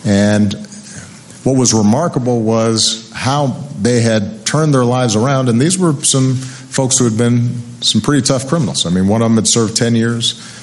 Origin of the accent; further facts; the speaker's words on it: Chicago, Illinois, United States; including my hometown of Chicago